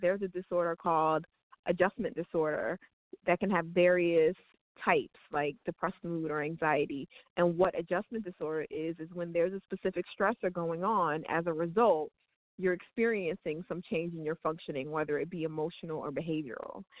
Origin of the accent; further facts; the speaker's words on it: New Jersey, United States; My native Jersey